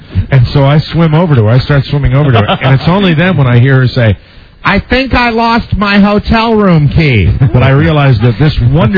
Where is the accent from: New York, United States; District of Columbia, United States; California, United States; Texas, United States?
District of Columbia, United States; Washington; they said … I'm from Washington, D.C., capital